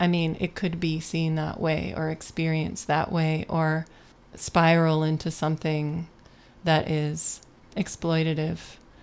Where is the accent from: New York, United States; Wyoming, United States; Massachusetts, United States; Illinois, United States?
New York, United States; Buffalo; And for me, growing up in Buffalo, so I have this background of like the smaller city art scene